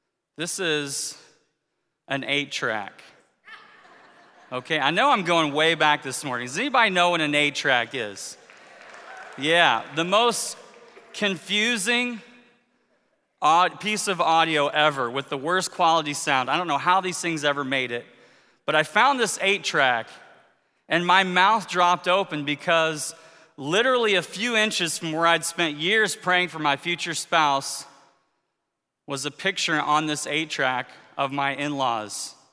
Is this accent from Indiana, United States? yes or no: yes; Indiana, United States; I grew up in the Hoosier State. Never dreamed I'd be up here in Michigan for the majority of my life now, hard to believe.